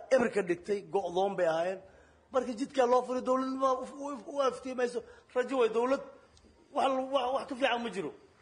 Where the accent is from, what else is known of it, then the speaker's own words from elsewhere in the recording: Baidoa, Bay, Somalia; born there; magaalada Baydhabo, ani magaaladii aan ku dhashay